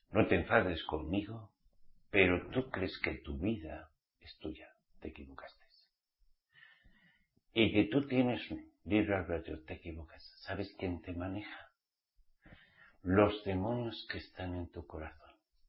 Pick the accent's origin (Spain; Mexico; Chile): Spain; Lo que se llama en mi tierra, carajillo.